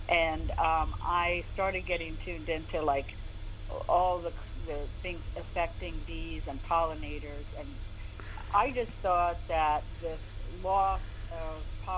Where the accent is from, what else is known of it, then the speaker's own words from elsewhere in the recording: Washington, District of Columbia, United States; And I grew up around Washington, D.C., where there's lots and lots of demonstrations, you know, every day of the week practically.